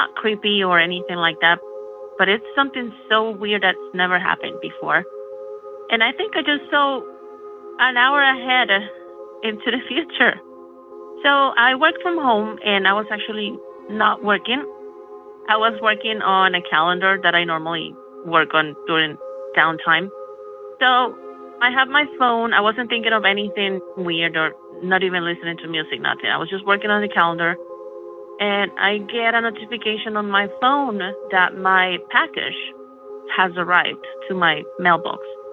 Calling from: Utah, United States; Hi, Derek. … I'm calling you from Utah.

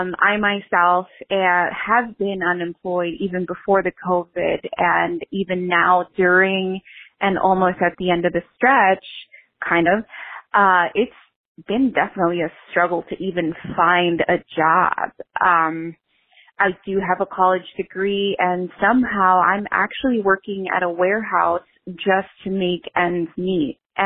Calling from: Chicago, Illinois, United States; I'm calling from Chicago regarding the new topic of the day, which is the struggles of even restarting.

